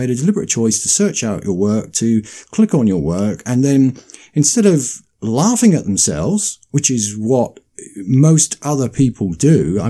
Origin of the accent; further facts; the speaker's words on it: United Kingdom; it goes right against everything that people understand as being British, because we've always had a tradition of humour.